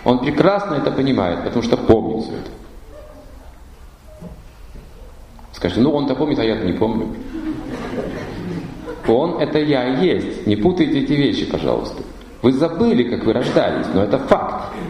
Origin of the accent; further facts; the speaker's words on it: Far East, Russia; я приехал с Дальнего Востока, с севера, где север, где очень суровая природа, там не растут фрукты, там картошка хорошо растет, некоторые овощи на севере, но там нет фруктов